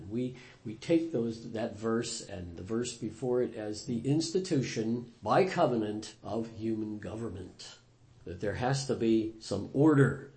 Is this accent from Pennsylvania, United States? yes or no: yes; Pennsylvania, United States; moved away as an adult; I grew up in Pennsylvania. After some time, I exercised some freedom that I have as an American citizen to move to the great state of Michigan from the Commonwealth of Pennsylvania.